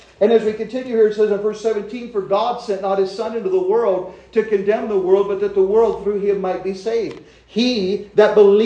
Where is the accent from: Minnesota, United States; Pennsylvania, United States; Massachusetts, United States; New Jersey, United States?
Pennsylvania, United States; accent: Southern Pennsylvania; You can obviously tell that I don't have the right accent. Okay. I speak like I'm from Southern Pennsylvania.